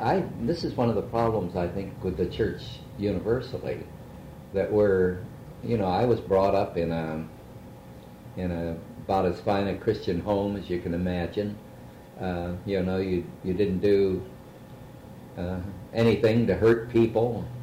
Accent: San Jose, California, United States; No, born and raised in San Jose.

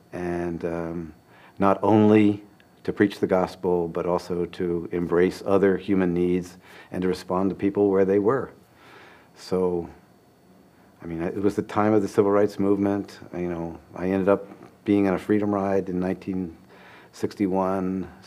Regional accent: Pennsylvania, United States; I grew up in Pennsylvania, and where there were a lot of farm workers, but I was just, because I was a city boy, I was just not aware of it.

